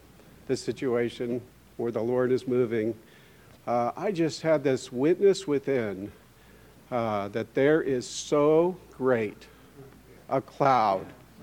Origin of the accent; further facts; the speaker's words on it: Charlottesville, Virginia, United States; my wife, Karen, we're from Charlottesville, Virginia.